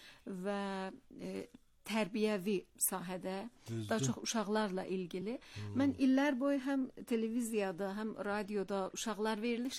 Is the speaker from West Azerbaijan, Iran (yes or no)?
no; Tabriz, East Azerbaijan, Iran; Mən Təbrizdə doğulmuşam. Bəli, şübhəsiz. Tam Təbrizdə doğulubdur, ancaq bizim kökümüz qayıdır Kəleybərə.